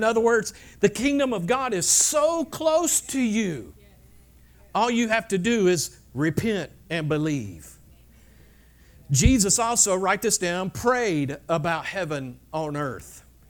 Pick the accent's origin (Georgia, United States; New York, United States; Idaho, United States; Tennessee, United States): Georgia, United States; Now, I can't say that because I came from Georgia.